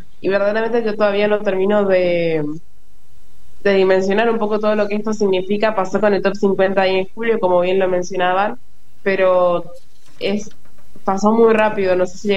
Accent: Argentina; muchos desafíos que estamos atravesando como sociedad argentina

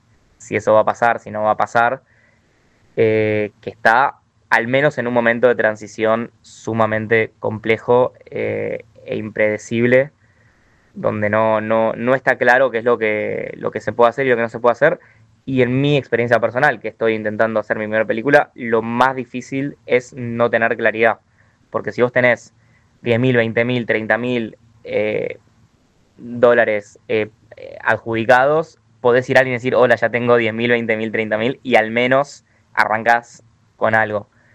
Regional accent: Argentina; somos, como decías al principio, somos los únicos argentinos

